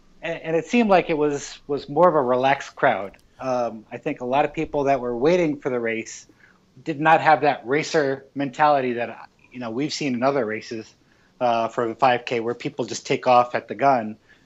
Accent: Northeast, United States; I come from the Northeast, so I would say that it was chilly.

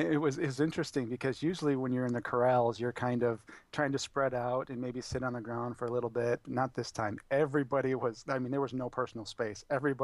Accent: Michigan, United States; You know, I'm from Michigan, so I'm used to the cold, but this was cold.

